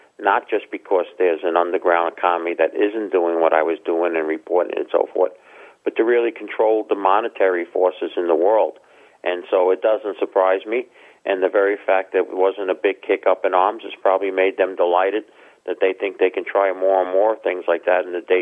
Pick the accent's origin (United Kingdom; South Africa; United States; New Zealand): United States; I have advocated, and as I've told others as an American